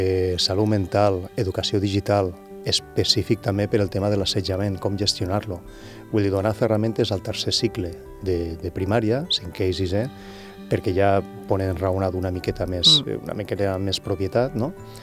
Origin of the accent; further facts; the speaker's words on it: Vinaròs, Valencian Community, Spain; perquè jo sóc de Vinaròs i una mica les meves amigues